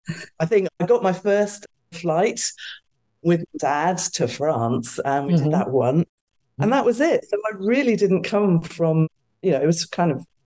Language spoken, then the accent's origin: English; Cheltenham, South West England, United Kingdom; born there; accent: British; Well, I'm a Brit, as you can probably hear from the accent. Mm-hmm. My mum and dad, well, I was born in a place called Cheltenham, which is in a beautiful part of the UK in the Cotswolds.